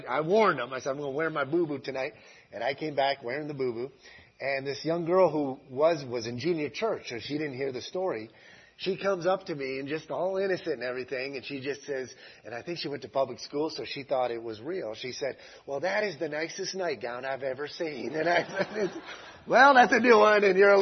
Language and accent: English; Saint-Louis, Senegal; I'll say, yes, I'm a son of Indar.